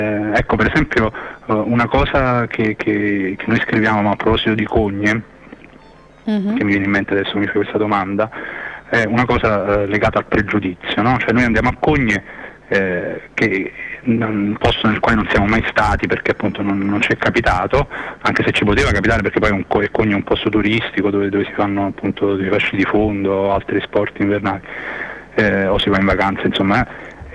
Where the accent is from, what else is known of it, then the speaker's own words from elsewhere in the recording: Naples, Campania, Italy; also born or lived in Rome; io sono napoletano, ma venivo da una lunga esperienza, diciamo, di vita a Roma, durata 8 anni, tra l'altro appunto in un quartiere piuttosto centrale.